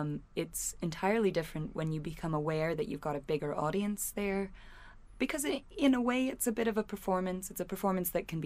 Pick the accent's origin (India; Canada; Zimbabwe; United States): Zimbabwe; accent: Zimbabwean Shona; I can't say I wasn't hired specifically for my Zimbabwean or my Shona accent.